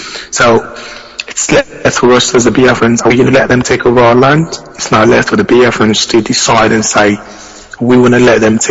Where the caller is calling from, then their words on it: London, United Kingdom; I'm calling from London.